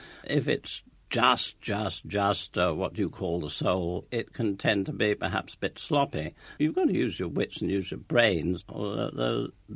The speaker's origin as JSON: {"language": "English", "town": "St Ives", "region": "South West England", "country": "United Kingdom", "tie": "born there", "said": "I was born in St. Ives, and we did it."}